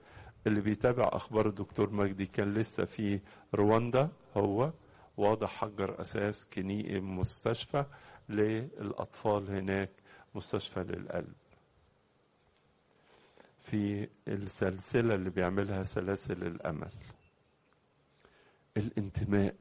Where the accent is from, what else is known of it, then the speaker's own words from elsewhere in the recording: Egypt; ما احنا طبعا مصريين وانت مصري لازم تقول كلام حلو. موافقك، بس حط في بالك حاجة كمان، ان بلادنا مصر متميزة ومنفردة